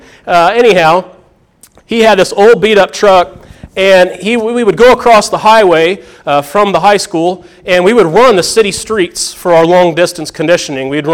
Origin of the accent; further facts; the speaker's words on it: Farina, Illinois, United States; I went to South Central, and I grew up in Farina, south of here about an hour.